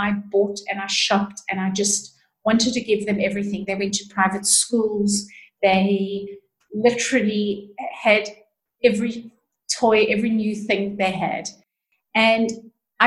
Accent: South Africa; I grew up in South Africa, and we grew up poor.

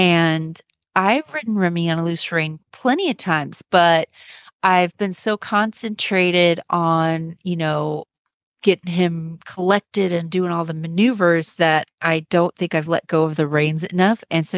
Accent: Kent, Texas, United States; from Kent, Texas

